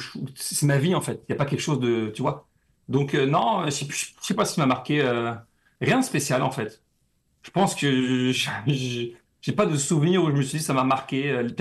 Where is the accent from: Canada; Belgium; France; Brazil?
France; moi, je viens de la France et la France, il y a eu beaucoup d'immigration.